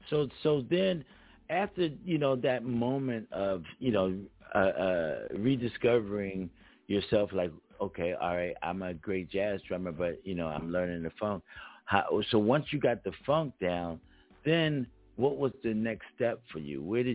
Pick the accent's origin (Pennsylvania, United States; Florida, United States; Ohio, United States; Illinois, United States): Pennsylvania, United States; Philadelphia; because growing up in Philadelphia, and I used to play at a place